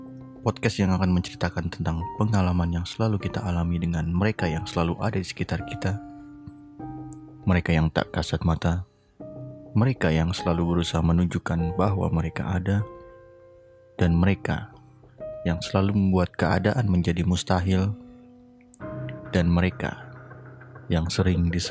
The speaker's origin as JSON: {"language": "Indonesian", "region": "Jakarta", "country": "Indonesia", "said": "Dan asal gua dari Jakarta, tepatnya di bagian sebelah timur Jakarta."}